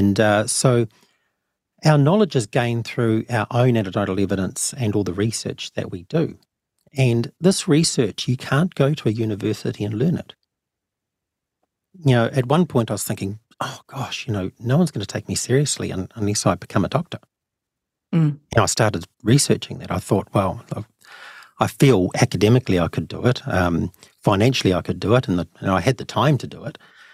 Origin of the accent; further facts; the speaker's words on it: Timaru, Canterbury, New Zealand; also born or lived in Auckland; I lived in Auckland at the time, and of course they were from my hometown, Timaru.